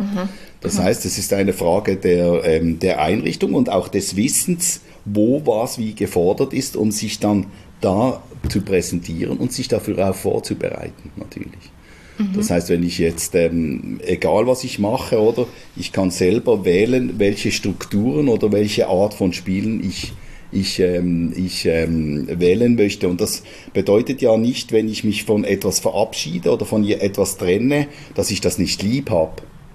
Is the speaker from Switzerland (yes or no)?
yes; Switzerland; das Pre-College ist teilweise bei uns in der Schweiz bei der Musikschule